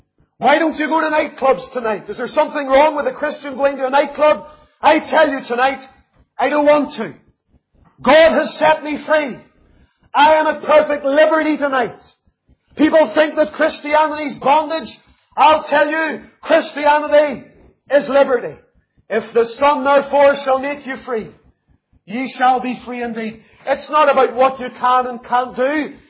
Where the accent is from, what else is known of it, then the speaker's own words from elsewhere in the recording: Lisburn, Northern Ireland, United Kingdom; growing up in Lisburn